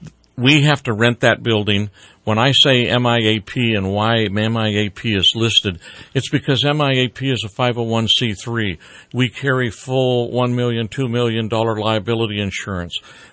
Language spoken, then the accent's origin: English; Mount Shasta, California, United States; I have a friend that I grew up with in Mount Shasta